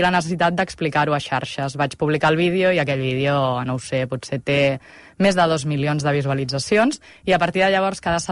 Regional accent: Montgat, Catalonia, Spain; Montgat és un poble petit i que jo estic en un poble de barri de tota la vida, que sóc això, quarta generació, llavors em coneixen des de petita, des que vaig néixer

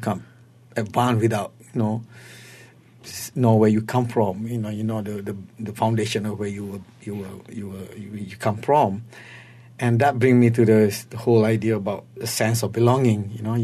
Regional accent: Malaysia; being Malay, being Malaysian artist, being who you are at the same time, even though your training is abroad, you know, your education is abroad, but strongly rooted in your own culture.

